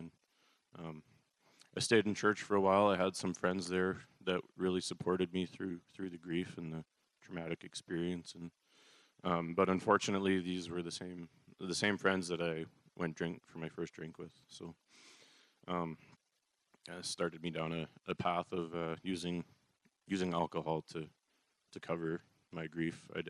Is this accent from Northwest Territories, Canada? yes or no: no; Steinbach, Manitoba, Canada; I'm 29 years old. I was born in Steinbach, Manitoba, and I grew up there.